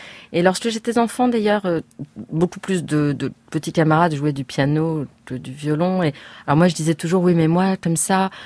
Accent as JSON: {"language": "French", "town": "Nice", "region": "Provence-Alpes-Côte d'Azur", "country": "France", "said": "Plusieurs journalistes m'ont demandé des réactions parce qu'ils savaient que je venais de Nice"}